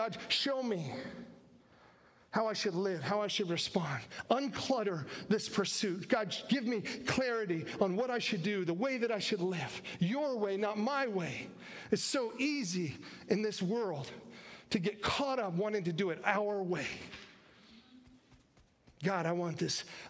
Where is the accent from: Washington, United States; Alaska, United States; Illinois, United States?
Alaska, United States; Growing up in Alaska, there wasn't a lot to do in the winter